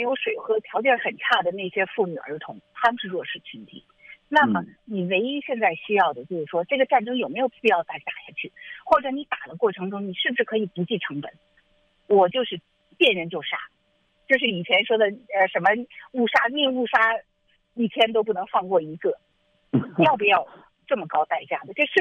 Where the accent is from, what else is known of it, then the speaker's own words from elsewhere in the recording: China; 就像当年我们在是从大陆来的，我们都经历过六四的这个学潮。